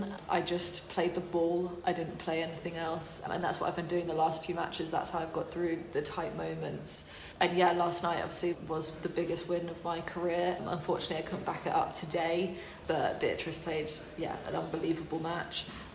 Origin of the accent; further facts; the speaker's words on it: Hindhead, South East England, United Kingdom; Yeah, Elstead, and then the Bourne Club a little bit, and then I was also at like St George's with Justin Sharing. This is when I was like 8, 9, 10.